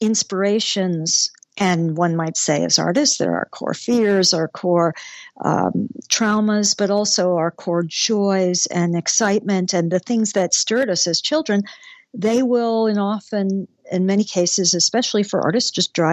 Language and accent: English; Brooklyn, New York, United States; born there; I was born in Brooklyn and my father was a polar bear swimmer.